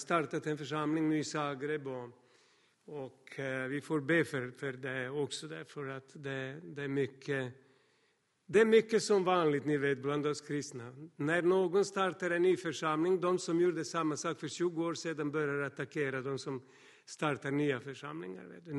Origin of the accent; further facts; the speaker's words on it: Serbia; Swedish is a second language; now in Sweden; Därifrån flög jag till Serbien, var en dag hemma i min hemstad med mina bröder